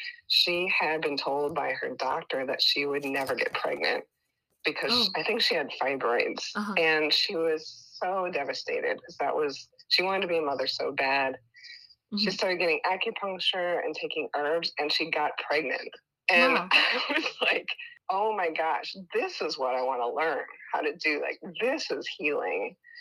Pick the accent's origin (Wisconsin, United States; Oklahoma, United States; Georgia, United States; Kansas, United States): Wisconsin, United States; also born or lived in California; now in Portland, United States; I'm queer, mixed race, first gen, I was born in California actually. But I grew up in the icy winters of Wisconsin, and I was just there, so I remembered how icy they are.